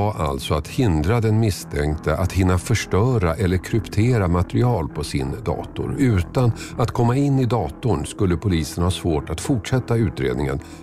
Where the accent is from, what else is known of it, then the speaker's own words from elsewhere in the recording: Tumba, Stockholm County, Sweden; Det hände i Tumba, orten där jag växte upp.